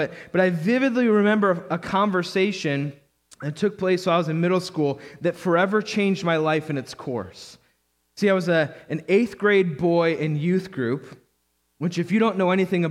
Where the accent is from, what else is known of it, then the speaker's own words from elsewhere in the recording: Michigan, United States; I don't think anybody in my home church growing up in Michigan saw any potential in me.